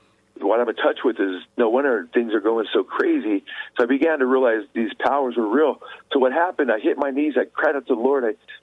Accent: California, United States; I didn't know what a timber town was. I'm from Southern California.

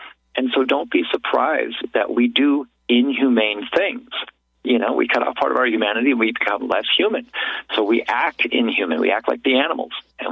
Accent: Wisconsin, United States; I ran a free clinic here in my hometown in Wisconsin

